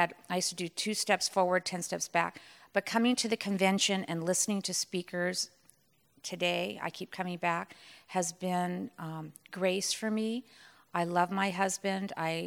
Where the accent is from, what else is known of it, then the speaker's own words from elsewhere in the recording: Carlsbad, California, United States; I'm from Carlsbad, San Diego